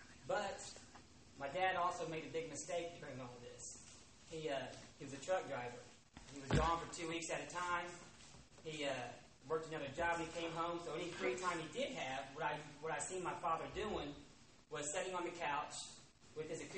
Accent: Columbus, Indiana, United States; I am from Columbus, Indiana

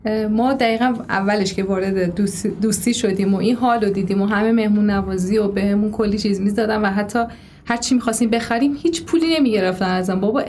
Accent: Iran; بعد فهمیدن از ایران اومدیم، خیلی خوشحال بودن

